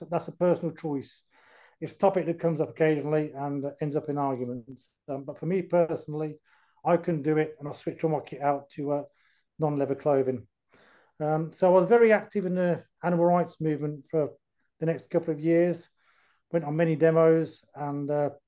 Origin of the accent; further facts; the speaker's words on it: France; I actually grew up in France. And I remember seeing an anti-vivisection poster on a wall in Coulommiers near Toulouse, where I used to live.